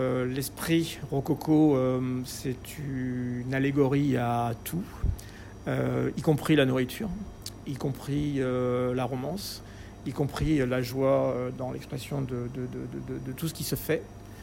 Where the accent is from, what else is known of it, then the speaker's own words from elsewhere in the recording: Auvergne-Rhône-Alpes, France; c'est le fromage j'ai grandi au Cantal.